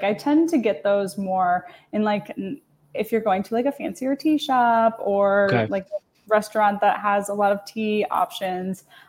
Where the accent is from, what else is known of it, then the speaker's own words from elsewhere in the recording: Toledo, Ohio, United States; Okay, I'm from Toledo. I live in Toledo.